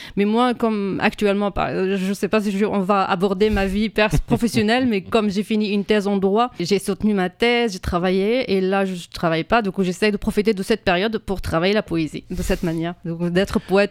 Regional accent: Syria; moved away as an adult; now in France; Moi, je suis syrienne. Du coup, j'étais boursière de la Syrie en 2010 pour venir faire un doctorat, un master et un doctorat et revenir enseigner en Syrie.

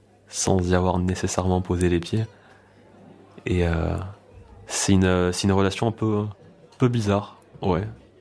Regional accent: Tunisia; ouais, je suis tunisien.

